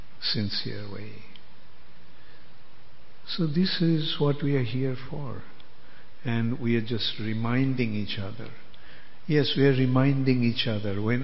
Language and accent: English; India; yes, I am proud of being an Indian. I am proud of India's culture and heritage and glory.